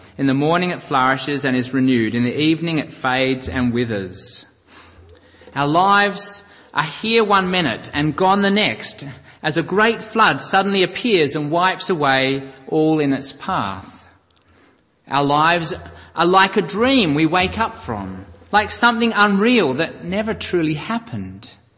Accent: Australia; we Australians with 82 years, I'm from Australia

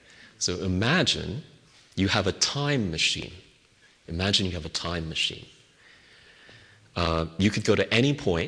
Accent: Canada; I'm originally from Canada, so actually I prefer more of the winter sports like ice skating.

